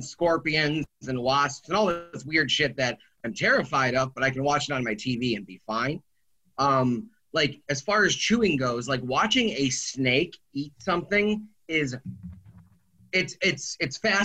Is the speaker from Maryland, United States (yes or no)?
no; Cleveland, Ohio, United States; also born or lived in Akron / Medina; Like, I'm from Cleveland. We moved to Akron, and then we moved out to like Medina, which is like west of Akron.